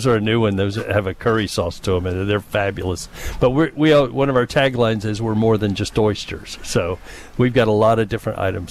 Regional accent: Florida, United States; I grew up in Central Florida, so right between the Atlantic and the Gulf.

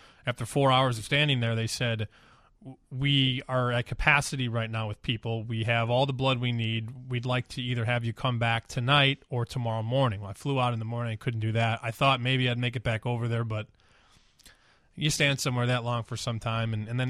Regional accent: Chicago, Illinois, United States; and I'm from Chicago.

